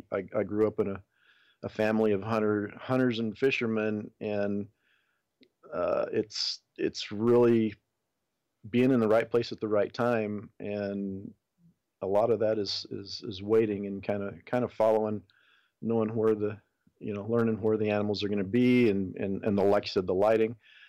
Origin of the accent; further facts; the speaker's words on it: Kansas, United States; also born or lived in Nebraska; I grew up in Kansas, and Kansas and Nebraska.